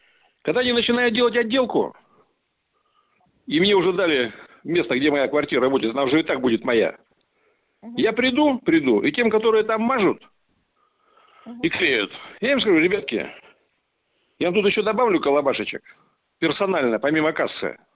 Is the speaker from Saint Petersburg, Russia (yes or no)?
yes; Saint Petersburg, Russia; Вы продаете мне квартиру в моем родном городе, тире Ленинграде, Санкт-Петербурге.